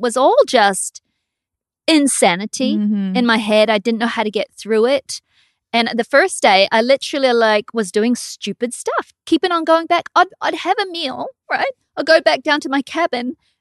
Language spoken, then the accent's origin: English; Australia; Growing up in Australia.